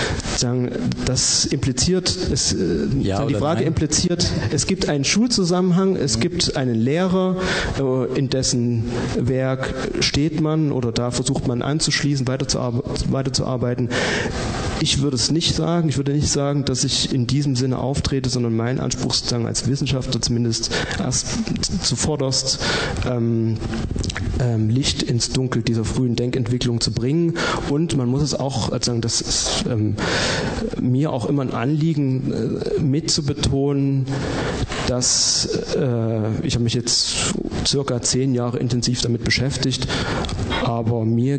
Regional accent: Leipzig, Saxony, Germany; Ich kenne den Tomasius Club natürlich als Leipziger

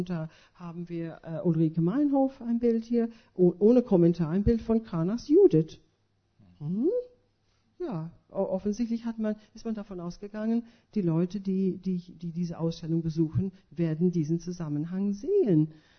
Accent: Ireland; German is a second language; now in Germany; Aber ich finde ich jetzt als Ausländerin, als Irin

